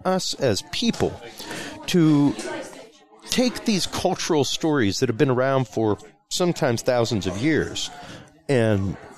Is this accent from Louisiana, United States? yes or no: yes; Louisiana, United States; Well, I mean, a prime example of things like that is I'm Cajun myself.